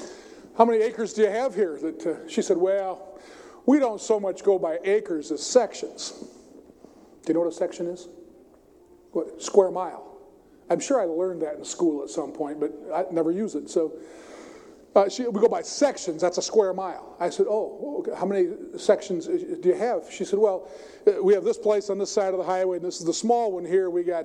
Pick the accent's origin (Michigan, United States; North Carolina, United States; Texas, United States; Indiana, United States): Michigan, United States; I grew up in West Michigan in a farming community.